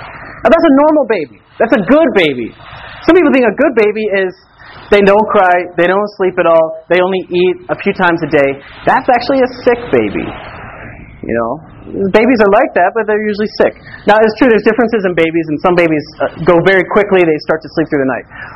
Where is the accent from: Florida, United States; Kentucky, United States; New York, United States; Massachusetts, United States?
Kentucky, United States; I'm from Kentucky, so they have horses everywhere